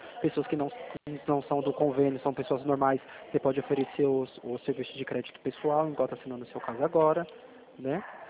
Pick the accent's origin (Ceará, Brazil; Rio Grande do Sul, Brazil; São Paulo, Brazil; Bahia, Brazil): São Paulo, Brazil; São Roque; Eu nasci bêbado, eu sou de São Roque.